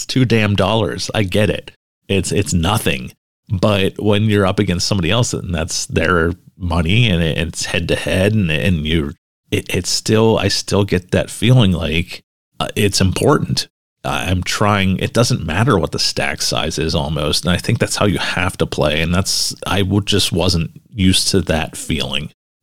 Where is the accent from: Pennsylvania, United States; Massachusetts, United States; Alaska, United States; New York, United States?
Pennsylvania, United States; Pittsburgh; I'm from Pittsburgh, and we have a casino right in Pittsburgh